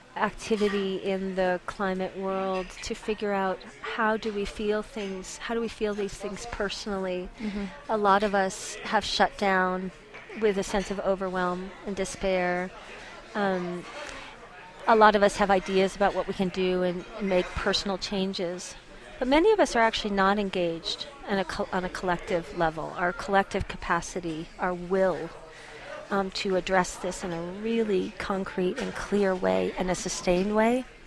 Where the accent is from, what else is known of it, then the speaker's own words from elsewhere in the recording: Colorado, United States; also born or lived in New York City; now in New Mexico, United States; I moved from New York City to, I'm from Colorado, but moved to New Mexico in 2001. And New Mexico's really changed me as an artist in many, many ways.